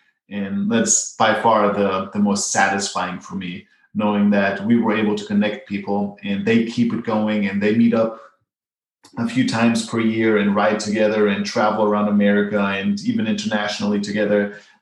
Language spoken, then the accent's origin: English; Austria; now in United States; we're originally from Austria